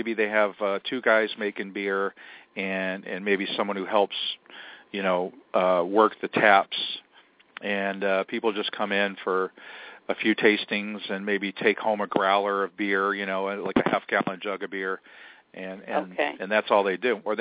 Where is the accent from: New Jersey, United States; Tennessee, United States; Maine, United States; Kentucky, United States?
Maine, United States; Kittery; And then even up in York, Maine, one town up from Kittery, my hometown, there's some folks looking to open up another one of those